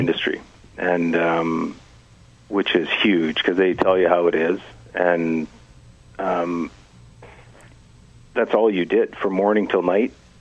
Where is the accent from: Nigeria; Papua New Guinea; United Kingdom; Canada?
Canada; Kenora, Ontario; I grew up in Kenora.